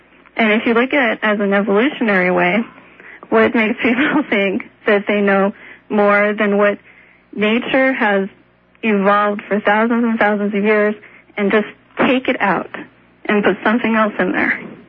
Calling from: Burley, Idaho, United States; Okay, cool. … from Burley, Idaho.

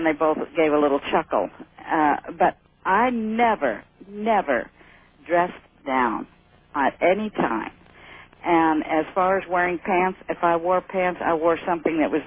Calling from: Pahrump, Nevada, United States; also born or lived in Honolulu, United States; I just moved here from Hawaii, though, from Honolulu.

